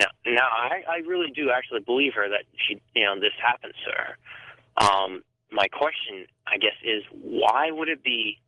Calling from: Vermont, United States

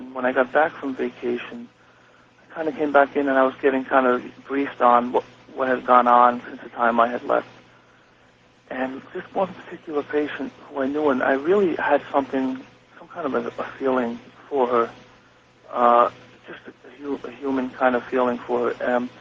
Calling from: New Rochelle, New York, United States; New Rochelle, New York.

